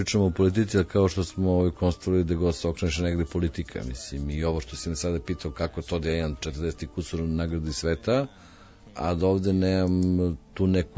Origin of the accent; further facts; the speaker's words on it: Belgrade, Serbia; u Srbiji, u Beogradu, u mom rodnom gradu